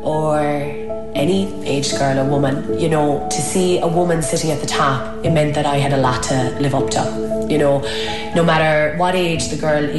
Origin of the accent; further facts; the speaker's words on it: Killarney, Munster, Ireland; and I'm from Killarney.